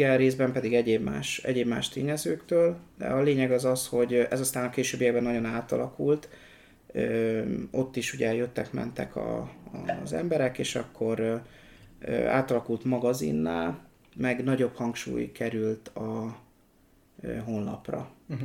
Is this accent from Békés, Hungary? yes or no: yes; Orosháza, Békés, Hungary; Hát én orsházi származású vagyok. Ott születtem, ott jártam iskolába, gimnáziumba. És utána következett a Szegedi Egyetem.